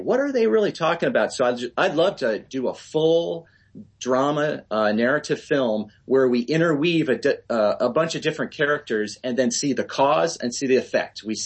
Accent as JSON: {"language": "English", "town": "Tucson", "region": "Arizona", "country": "United States", "said": "Yeah, well, I'm originally from Tucson, Arizona. That's where I am now."}